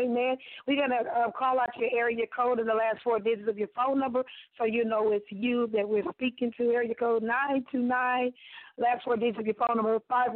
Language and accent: English; Long Island, New York, United States; from Long Island